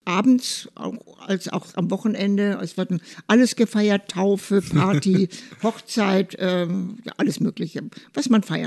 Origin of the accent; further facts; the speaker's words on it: Munich, Bavaria, Germany; now in Hamburg, Germany; Bin ja selber Münchnerin und wohne auch hier nicht hier in der Ecke. Ich wohne im schönen Harvestehude in der Bramsallee, den Grindelhochhäusern gegenüber.